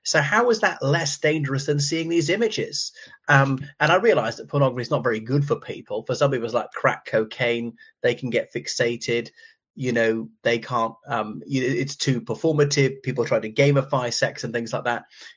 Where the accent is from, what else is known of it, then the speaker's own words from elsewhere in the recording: Ireland; from Ireland.